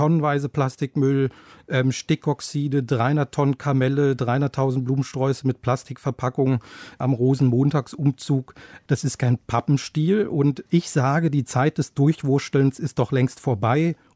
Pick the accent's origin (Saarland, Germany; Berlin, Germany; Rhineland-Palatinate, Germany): Berlin, Germany; born there; Ich bin zwar gebürtiger Berliner